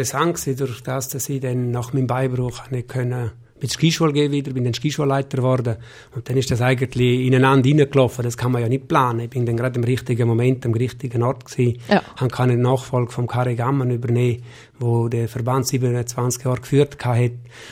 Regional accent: Switzerland; Als Schweizer hat man immer die Chance, dass man ein bisschen Sprache kann. Man ist gewöhnt, mit vier Kulturen umzugehen

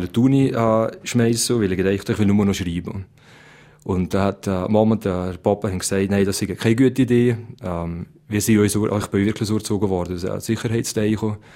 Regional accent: Valais, Switzerland; Ich fühle mich wohl, wenn ich zurückkomme ins Wallis und hier komme ich besuchen.

